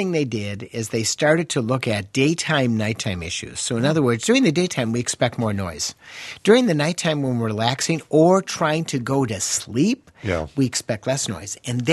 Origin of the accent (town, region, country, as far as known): Chicago, Illinois, United States